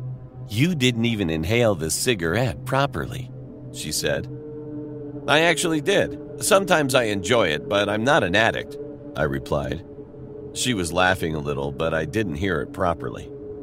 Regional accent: Debrecen, Hajdú-Bihar, Hungary; English is a second language; I'm from Debrecen, a fairly large city in Hungary.

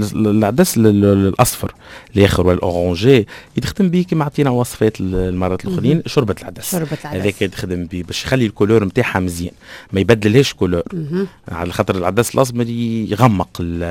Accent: Tunisia; يعني عندنا في تونس في برشا

